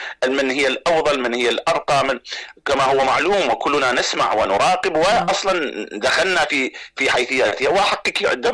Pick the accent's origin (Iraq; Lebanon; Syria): Iraq; احنا انا اتحدث يعني كعراقي